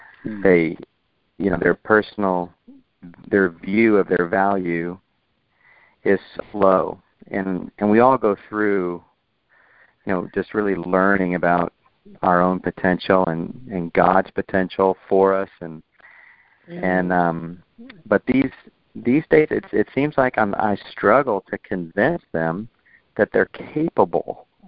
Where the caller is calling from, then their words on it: Dallas, Texas, United States; I'm calling from Dallas, Texas.